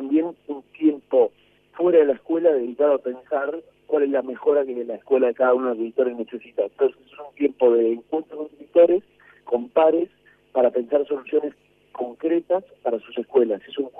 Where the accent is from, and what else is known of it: Argentina